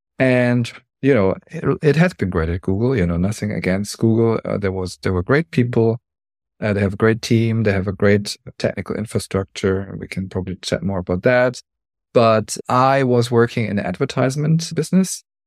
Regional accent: Munich, Bavaria, Germany; now in Switzerland; I'm originally from the Munich area, then have been living in Switzerland for 15 years. And maybe by the time you hear this recording, maybe I'm already living in Taipei, Taiwan.

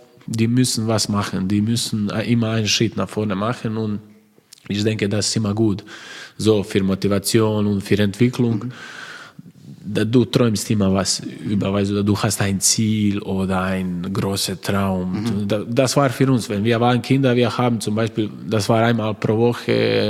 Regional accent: Croatia; German is a second language; ich sage, ich bin stolz, weil ich bin Kroate.

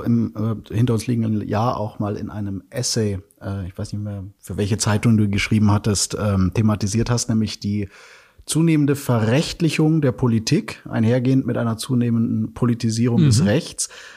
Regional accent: Bavaria, Germany; sage ich auch als Bayer

